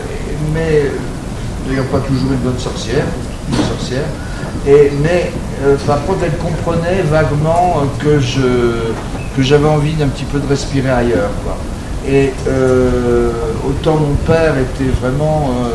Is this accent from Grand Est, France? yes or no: yes; Grand Est, France; born there; Je suis né dans les Ardennes, et les Ardennes, c'est vrai que c'est une immense forêt et qui est pleine de légendes.